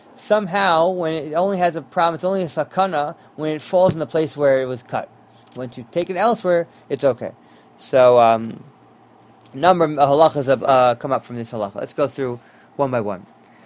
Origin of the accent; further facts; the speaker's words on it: Teaneck, New Jersey, United States; And I know growing up in Tinek, we had women in the base medrash sometimes